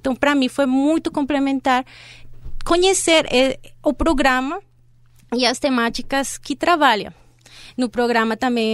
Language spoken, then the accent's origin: Portuguese; Colombia; Portuguese is a second language; moved away as an adult; now in São Paulo, Brazil; Eu sou colombiana, levo quase 5 anos morando aqui no Brasil, aqui em São Paulo.